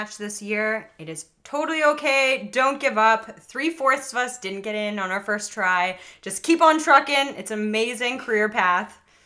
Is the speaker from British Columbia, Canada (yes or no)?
yes; British Columbia, Canada; I'm from British Columbia, Canada, and I have a Bachelor of Science and a Master of Science from University of Victoria